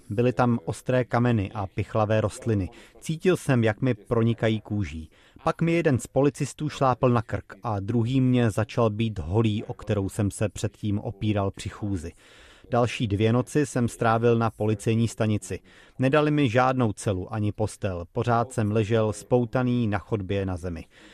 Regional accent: Iran; V Íránu, odkud pocházím, jsem byl politickým vězněm.

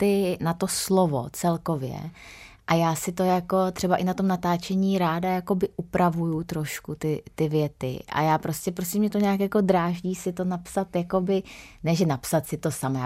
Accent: Moravský Krumlov, South Moravian Region, Czechia; Protože já pocházím z maloměsta, z Jižní Moravy.

